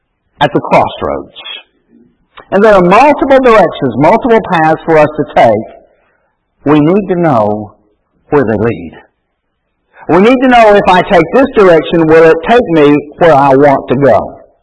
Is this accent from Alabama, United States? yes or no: yes; Florence, Alabama, United States; now in Huntsville, United States; When I was growing up in Florence, Alabama, there's a section in North Florence called 7 points.